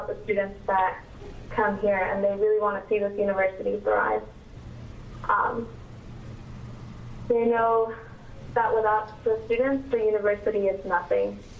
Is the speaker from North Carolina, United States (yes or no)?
no; Oregon, United States; I come from Eastern Oregon.